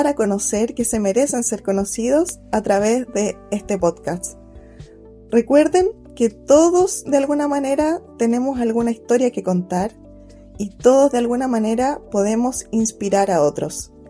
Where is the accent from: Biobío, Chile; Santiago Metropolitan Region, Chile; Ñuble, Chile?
Santiago Metropolitan Region, Chile; Santiago; born there; moved away as an adult; now in Puerto Montt, Chile; Tengo 34 años, nací en Santiago, pero hace 10 años decidí dejar mi ciudad atrás y mudarme al sur. Hoy en día vivo feliz en la región de los lagos, específicamente en Puerto Montt